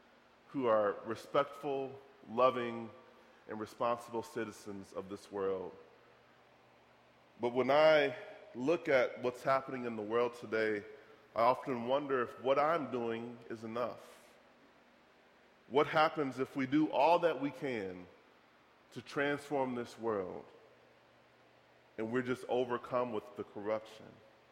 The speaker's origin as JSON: {"language": "English", "town": "Detroit", "region": "Michigan", "country": "United States", "tie": "born or raised there", "said": "You see, as a boy growing up in Detroit, we didn't have swimming pools."}